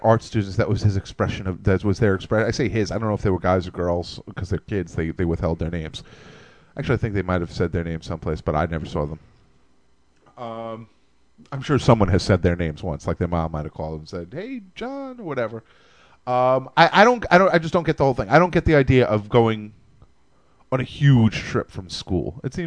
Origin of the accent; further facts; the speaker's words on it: Staten Island, New York, United States; also born or lived in Brooklyn; Obviously, we're in the smallest borough, Staten Island here, and that's where I grew up in Brooklyn and Staten Island both. But still, New York.